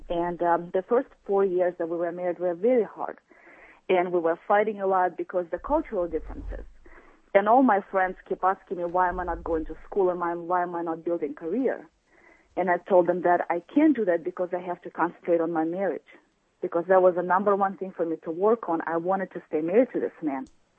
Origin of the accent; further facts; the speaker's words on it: Belarus; now in United States; I'm actually calling because I'm not from America. I'm from Belarus, and I'm married to an American man. And I've been in this country for 5 years.